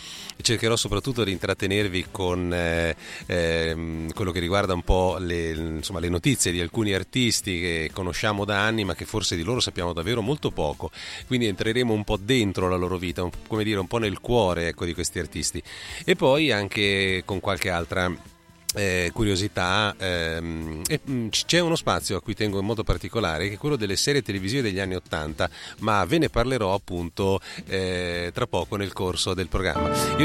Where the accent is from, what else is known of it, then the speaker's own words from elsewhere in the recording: Milan, Lombardy, Italy; born there; io sono appunto nato a Milano, anche se da un po' di anni vivo altrove